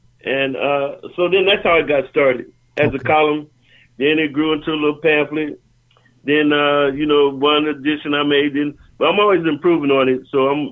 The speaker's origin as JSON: {"language": "English", "town": "Omaha", "region": "Nebraska", "country": "United States", "said": "I went to college, and I'm originally from Omaha, Nebraska."}